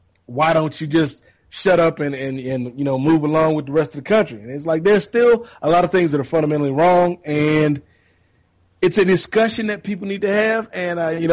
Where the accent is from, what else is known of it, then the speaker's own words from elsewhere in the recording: Virginia, United States; also born or lived in Atlanta, Georgia; I was born in Atlanta, lived in Virginia most of my life